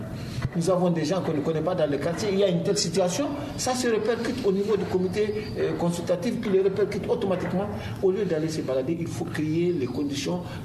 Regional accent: Mali; en tant que Malien et patriote

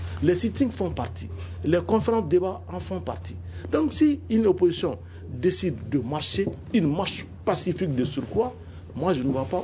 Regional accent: Mali; nous sommes tous des Maliens. On connaît un peu la mentalité.

